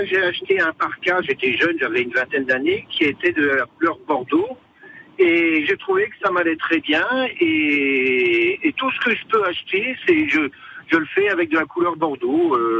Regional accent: Nantes, Pays de la Loire, France; Je suis nantais.

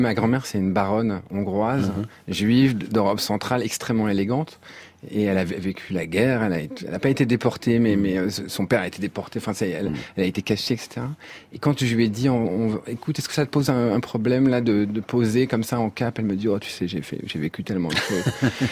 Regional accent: France; sauf que moi, je suis français

